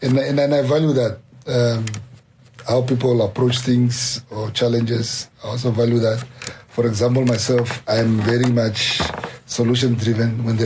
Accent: Windhoek, Khomas, Namibia; growing up in Katutura, also where poverty was quite rife

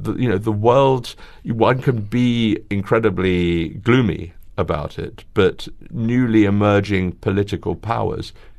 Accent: Singapore; born there; I was born in Singapore. I'm proud of that too. I love going back there.

